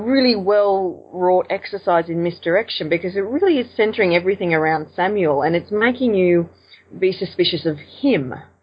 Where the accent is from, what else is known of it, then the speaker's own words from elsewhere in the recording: Australia; it's nice to have one that's in our setting, because so much of our culture in Australia comes via the US and the UK.